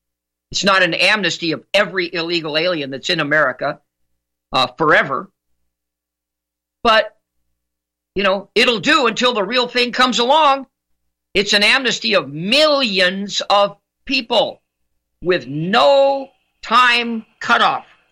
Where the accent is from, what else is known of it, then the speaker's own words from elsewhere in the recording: Los Angeles, California, United States; After Bozo the Clown, who I grew up with out in Los Angeles.